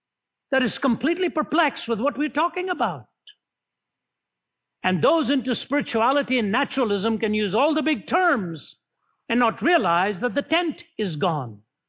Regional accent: India; I was born and raised in India. My ancestors were Orthodox Hindu priests. They came from the highest caste of the Hindu priesthood called the Nambudris.

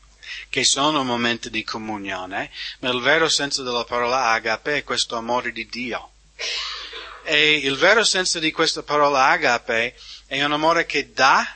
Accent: United States; Io sono americano

